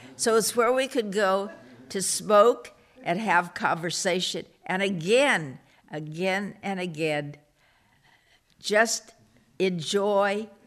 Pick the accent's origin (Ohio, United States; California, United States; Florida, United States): California, United States; San Rafael; the places I enjoyed growing up in San Rafael are places you are still familiar with.